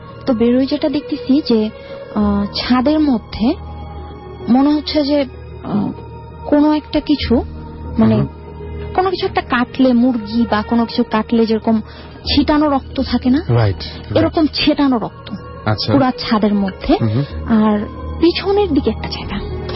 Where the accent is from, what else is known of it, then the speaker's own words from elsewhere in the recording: Dhaka, Dhaka Division, Bangladesh; রামপুরা থেকে এসেছি।